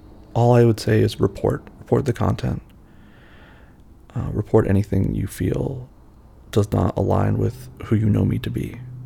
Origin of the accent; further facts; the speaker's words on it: the South, United States; I grew up in the South. I am a person of color. I am mixed.